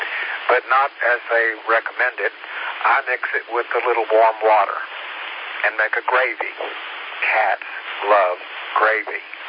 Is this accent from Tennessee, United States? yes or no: yes; Tennessee, United States; I grew up in the mountains, so of East Tennessee.